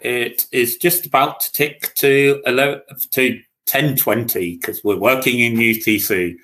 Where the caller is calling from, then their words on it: England, United Kingdom; So I'm talking from England, the UK